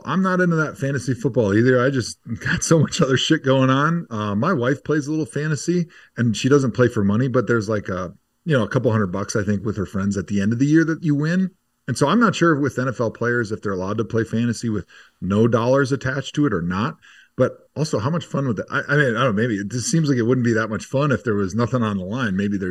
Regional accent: Wisconsin, United States; I was a big Packer fan growing up in Wisconsin.

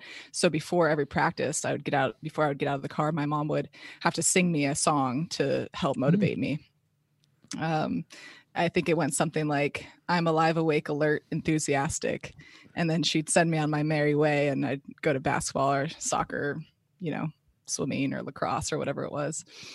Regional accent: Palo Alto, California, United States; Born and raised in Palo Alto, California, Bay Area, for those who are, not from California.

